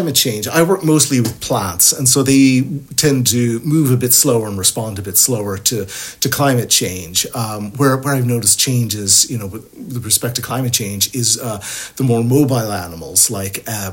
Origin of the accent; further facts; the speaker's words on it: Tennessee, United States; You know, I'm from the United States. I'm from Tennessee. We have nothing like bogs at all there, you know.